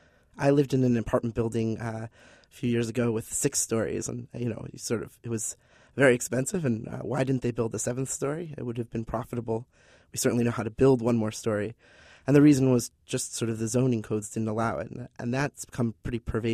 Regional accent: Cleveland, Ohio, United States; now in Boston, United States; I'm from Cleveland, and moving to Boston was kind of a sticker shock.

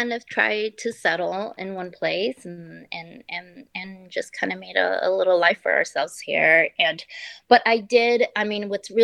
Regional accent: Lima, Peru; I was born in Lima. All my family is in Lima.

